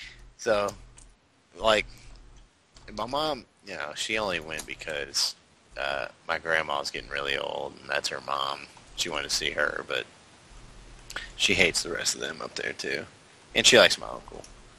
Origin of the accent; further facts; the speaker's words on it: Louisville, Kentucky, United States; born there; I was born in Louisville, like at Norton Hospital, but like that's where they were living when I was born.